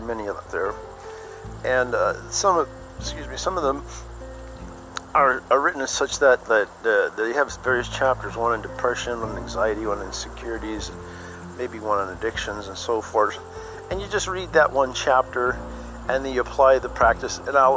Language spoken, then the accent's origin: English; United States; I'm an American. I'm proud to be American, you know, right or wrong.